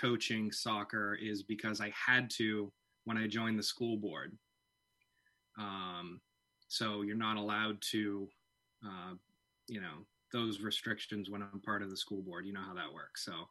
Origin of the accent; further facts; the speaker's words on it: Pittsfield, Maine, United States; So I grew up actually in Pittsfield. So I actually am a graduate of MCI. I then went to the University of Maine, Orono, and got my business degree up there.